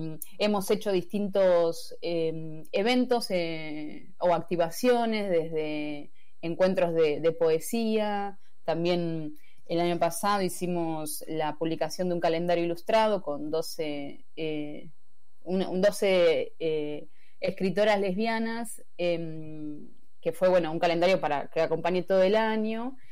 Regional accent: Argentina; nosotras, todas las participantes somos de Argentina, sí.

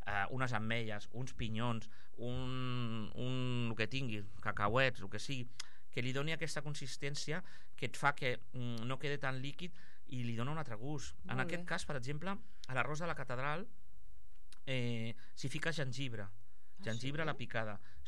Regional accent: Catalonia, Spain; Som catalans, eh?

